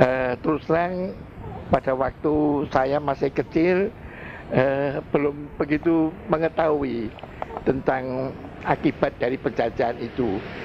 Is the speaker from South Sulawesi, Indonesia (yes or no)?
no; Maos, Central Java, Indonesia; born there; saya yang nomor 2 dilahirkan di Maos